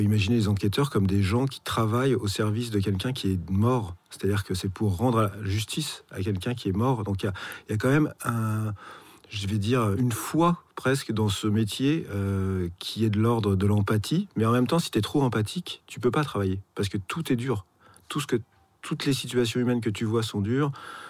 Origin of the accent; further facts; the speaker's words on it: Paris, Île-de-France, France; j'ai comme beaucoup de Parisiens, je suis allé un peu partout. Alors, j'ai fait en vrac de beaux quartiers comme le 4e, mais j'ai fait aussi du 9e, j'ai fait du 18e.